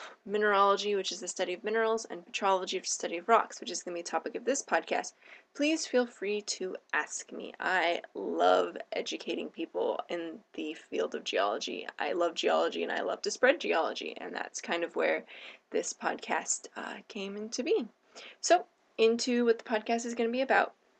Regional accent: Pacific Northwest, United States; First of all, I am from the Pacific Northwest.

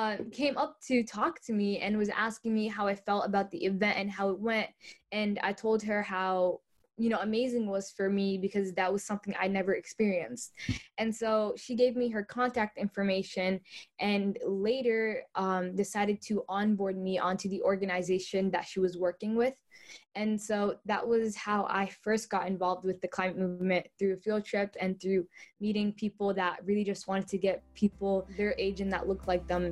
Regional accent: Minneapolis, Minnesota, United States; I grew up in North Minneapolis, and there was our community was majority Somali and Hispanic, and so I grew up with a lot of people that looked like me.

